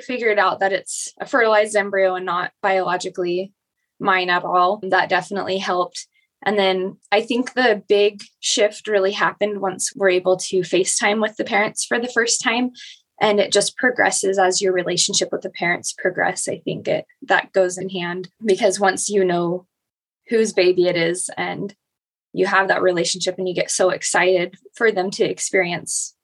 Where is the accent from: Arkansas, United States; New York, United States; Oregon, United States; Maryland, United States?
Oregon, United States; Hillsboro; moved away as an adult; now in St. George, United States; I grew up in Hillsboro, Oregon. I moved to Southern Utah in St. George after high school. I've been here about 13 years now, I think.